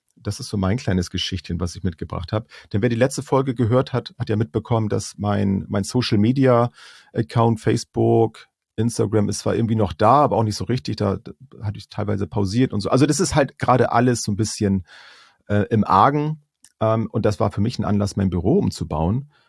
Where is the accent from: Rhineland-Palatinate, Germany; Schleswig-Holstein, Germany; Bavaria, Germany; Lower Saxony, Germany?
Schleswig-Holstein, Germany; Bad Segeberg; Aber Bad Segeberg halt Schleswig-Holstein. Meine Heimat City hier.